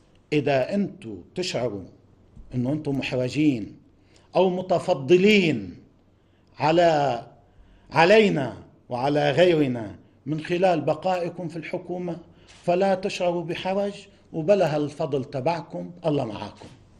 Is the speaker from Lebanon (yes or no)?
yes; Lebanon; أنا واحد من الناس، أنا كلبناني